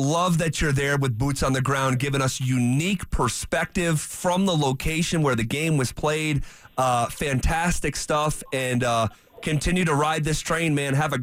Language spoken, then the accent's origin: English; Albany, New York, United States; They're playing in my hometown. They're playing in Albany, New York right now.